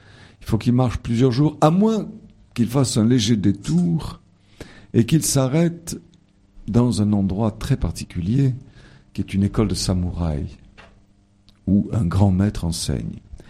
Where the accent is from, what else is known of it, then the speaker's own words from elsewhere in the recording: Marseille, Provence-Alpes-Côte d'Azur, France; je suis marseillais.